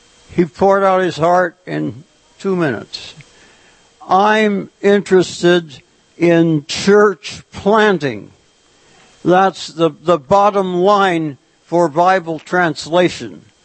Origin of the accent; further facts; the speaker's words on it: Portland, Oregon, United States; born there; I was born in Portland, Oregon